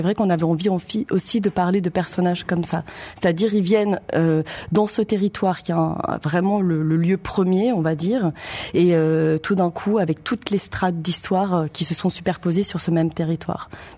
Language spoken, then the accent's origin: French; Switzerland; arrêter un pick-up et dire salut, en fait, on est suisse, on aimerait beaucoup vous rencontrer.